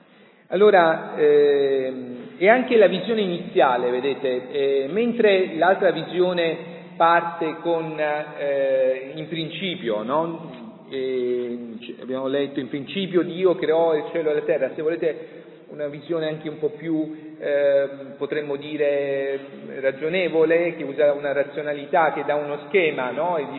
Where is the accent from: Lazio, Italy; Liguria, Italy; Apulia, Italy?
Apulia, Italy; Grottaglie; per cui io che vengo da Grottaglie sono un po' più sensibile anche a questa tradizione delle ceramiche, no?